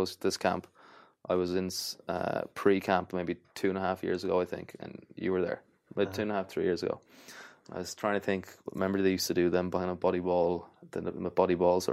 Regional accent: Athlone, Westmeath, Ireland; They're doing it from Athlone, because I'm from Athlone.

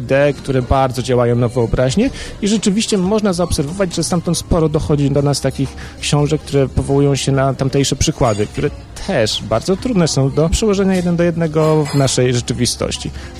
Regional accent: Warsaw, Masovian Voivodeship, Poland; pochodzę z Warszawy, ale od ponad dekady już korzystam z uroków podlaskiej wsi, gdzie się przeprowadziłem wraz z żoną.

